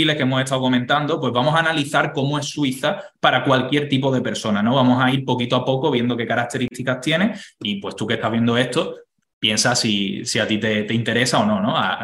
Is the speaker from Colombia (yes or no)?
no; Spain; moved away as an adult; yo siempre tengo que acordarme de cómo salí de España. Yo no salí de España siendo un mega empresario ni teniendo un mega negocio. Yo me fui a Irlanda currando de camarero